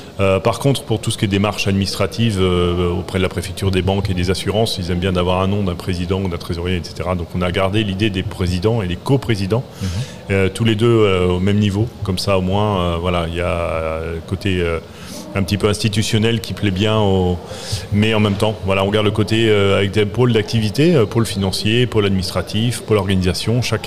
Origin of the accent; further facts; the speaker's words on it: France; Moi, je suis français, évidemment.